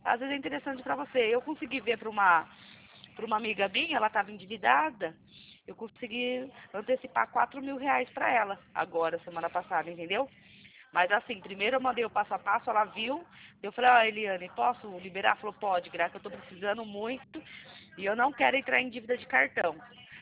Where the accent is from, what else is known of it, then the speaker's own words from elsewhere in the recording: Atibaia, São Paulo, Brazil; Eu sou daqui do estado de São Paulo, Atibaia, conhece?